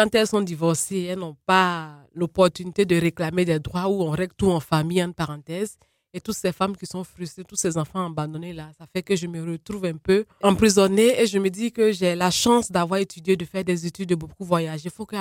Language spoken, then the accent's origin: French; Côte d’Ivoire; Je suis ivoirienne